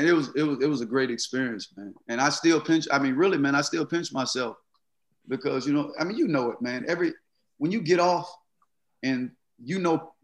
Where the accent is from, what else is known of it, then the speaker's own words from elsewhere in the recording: Mississippi, United States; it was scary because for me, growing up in Mississippi, not seeing and hearing